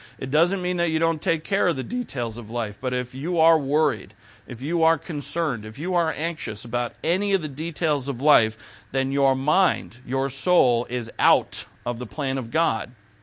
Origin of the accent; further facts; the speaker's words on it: Providence, Rhode Island, United States; born there; I was born in Providence